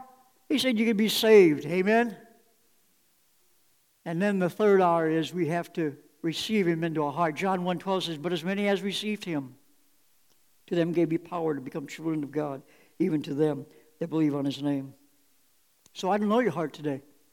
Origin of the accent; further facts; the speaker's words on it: Illinois, United States; I grew up in Illinois close to the Mississippi River